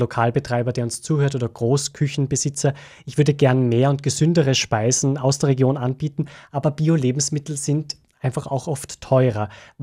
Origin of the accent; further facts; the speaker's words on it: Salzburg, Austria; denn ich bin ja auch gebürtiger Salzburger.